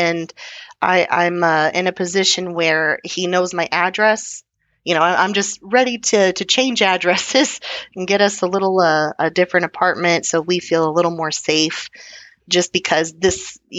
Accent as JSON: {"language": "English", "region": "Texas", "country": "United States", "said": "So I am really focused, you know, being Texan and all."}